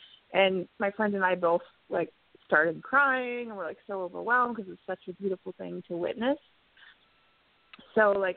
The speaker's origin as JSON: {"language": "English", "region": "North Carolina", "country": "United States", "said": "Oh, and I'm also originally from North Carolina, so I was hearing you guys talk about Fort Bragg and the hurricane and all that."}